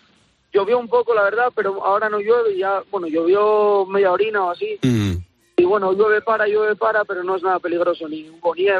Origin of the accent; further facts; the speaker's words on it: Avilés, Asturias, Spain; vamos para Avilés, que somos Avilés